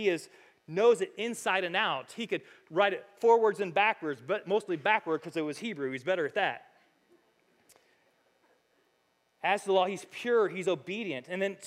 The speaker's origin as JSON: {"language": "English", "country": "United States", "tie": "born or raised there", "said": "I'm an American. I grew up in a Christian country."}